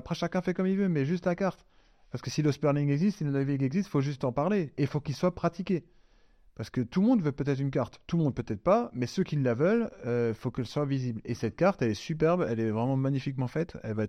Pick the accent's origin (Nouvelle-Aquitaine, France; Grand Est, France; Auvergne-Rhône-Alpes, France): Grand Est, France; On a un peu un droit à la terre en tant qu'Alsacien